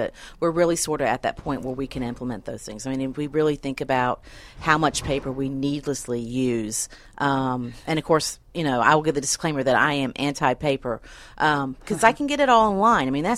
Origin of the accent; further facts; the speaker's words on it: Alabama, United States; I'm from Alabama, so I don't do math.